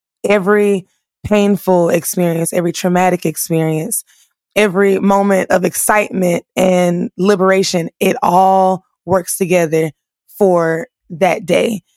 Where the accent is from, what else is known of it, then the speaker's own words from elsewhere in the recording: South Carolina, United States; You know, I'm still from South Carolina. I'm not going to act like I have no sense now, but, you know, I'm still a country girl